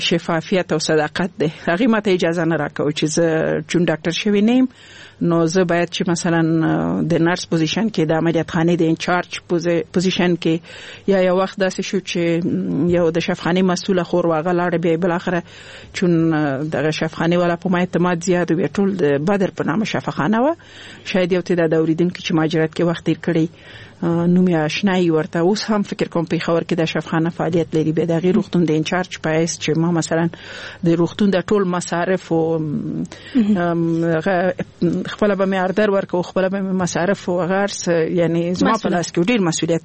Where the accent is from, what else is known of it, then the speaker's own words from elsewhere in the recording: Nangarhar, Afghanistan; also born or lived in Laghman; زه خپله د لغمان ولایت یم او زما مور غوښتل چې زه باید ښه ځای کې درس ووایم، نو ځکه هغه به په لغمان کې وه، زه یې ماما کور کې په ننګرهار کې پریښی وم.